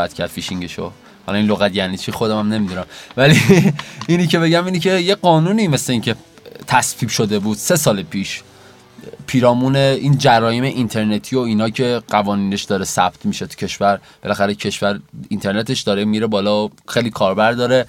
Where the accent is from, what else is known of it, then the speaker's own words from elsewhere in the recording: Iran; به عنوان یکی که افتخار میکنیم ایرانی هستیم و خواهیم افتخار کرد که ایرانی هستیم